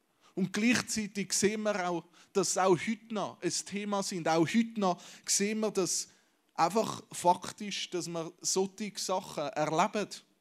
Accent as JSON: {"language": "German", "country": "Switzerland", "said": "als Schweizer in einer Zeit leben, wo es uns endlich finanziell und rein körperlich so gut geht, oder?"}